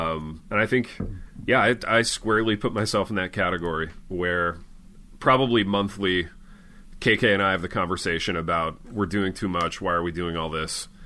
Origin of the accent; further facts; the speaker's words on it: Midwest, United States; And this is me speaking as a Midwesterner.